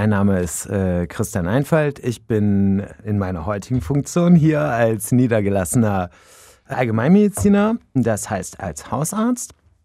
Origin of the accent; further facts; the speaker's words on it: Krefeld, North Rhine-Westphalia, Germany; ich bin tatsächlich bekennender Urkrefelder. Ich bin hier geboren, um genau zu sein, in Krefeld-Hüls. Habe meine Kindheit in Uerdingen verbracht und verbringen dürfen. Bin dann weit rausgekommen nach Fischeln und habe im Grunde genommen Krefeld nie wirklich verlassen